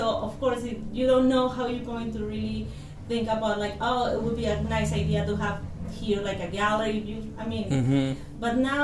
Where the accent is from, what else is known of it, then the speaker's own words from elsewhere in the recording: Mexicali, Baja California, Mexico; when I grew up over there was the 80s, the 90s, right? Early 90s.